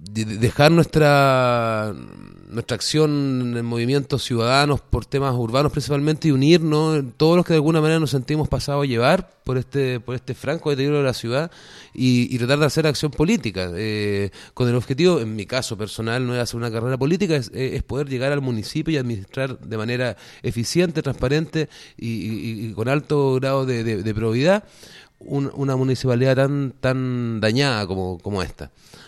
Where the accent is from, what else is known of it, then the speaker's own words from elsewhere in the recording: Valparaíso, Chile; yo nací en Valparaíso, soy del barrio Higgins originalmente. De ahí viene padre y madre. Estudié en un colegio acá en la ciudad, estudié arquitectura en la Universidad de Valparaíso.